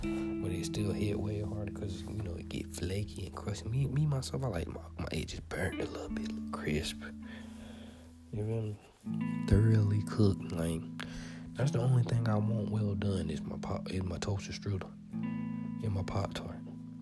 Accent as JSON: {"language": "English", "region": "Alabama", "country": "United States", "said": "If you make me beat Alabama because I'm from Alabama, I'm going to embarrass you, bro, and I ain't played in a long time."}